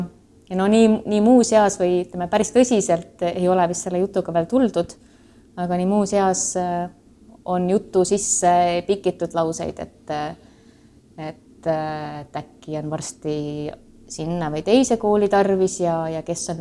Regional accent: Saare County, Estonia; Ma ütlen, et ma olen Eestist ja ma alati täpsustan siis, et ma olen Saaremalt, mis on Eesti kõige suurem saar.

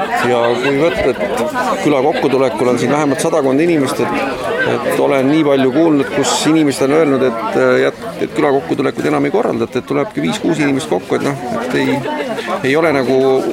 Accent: Kuressaare, Saare County, Estonia; Ise olen Kuressaarest.

